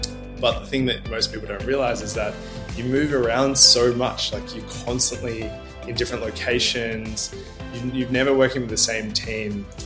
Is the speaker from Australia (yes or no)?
yes; Melbourne, Victoria, Australia; also born or lived in Glen Iris; I was born in Melbourne, Monash Hospital in Clayton, but I'm still in the eastern suburbs, so I live in Glen Iris, and yeah, grew up around that area pretty much my whole life.